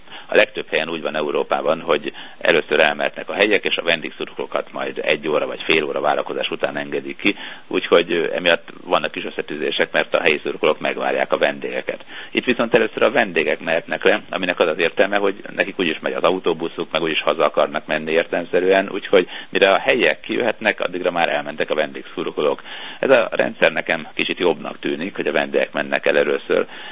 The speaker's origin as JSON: {"language": "Hungarian", "town": "Sopron", "region": "Győr-Moson-Sopron", "country": "Hungary", "tie": "born or raised there", "said": "Én Sopronban születtem, és ott nőttem fel, úgyhogy láttam, hogy milyen volt a vasfüggöny."}